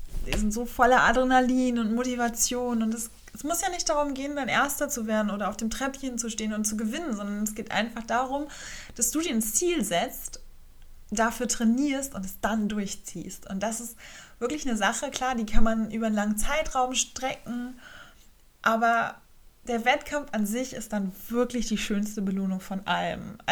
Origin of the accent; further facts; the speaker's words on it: Rostock, Mecklenburg-Vorpommern, Germany; schon seitdem ich aus Rostock weggegangen bin in Rostock und jetzt bin ich ja wieder zurückgezogen in meine Heimatstadt